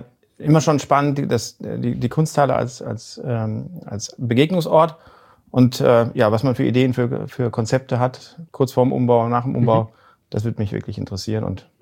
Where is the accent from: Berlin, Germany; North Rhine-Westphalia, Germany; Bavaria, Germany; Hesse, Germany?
North Rhine-Westphalia, Germany; Bielefeld; Tatsächlich in Bielefeld. Geboren im Bereich Innenstadt, nicht weit von hier, bei Dr. Hartog und dann aufgewachsen in Hepen, zur Schule gegangen auf dem Helmholtz-Gymnasium, bis zum Abitur hier geblieben. Also ja, gebürtiger Bielefelder.